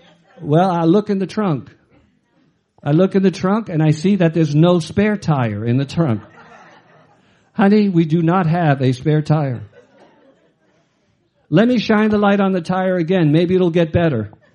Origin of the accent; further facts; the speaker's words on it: Sicily, Italy; and I'm Sicilian, so, you know, I'm from South too, South Italy, you know, so.